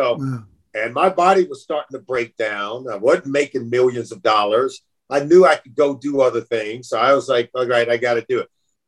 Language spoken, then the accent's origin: English; Compton, California, United States; I grew up in Compton, California, where Serena is from.